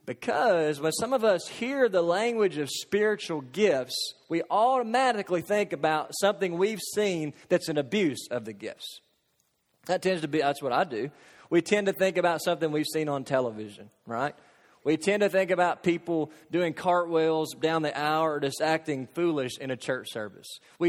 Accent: Kentucky, United States; All I know is the church I grew up back home in Katy's, Kentucky, they didn't talk like that.

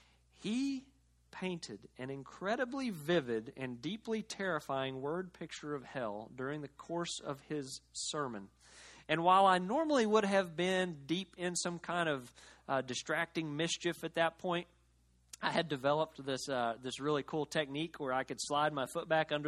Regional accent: Cleveland, Oklahoma, United States; I grew up in First Baptist Church in Cleveland, Oklahoma, just about as prototypical of a traditional small-town Southern Baptist church as you could imagine.

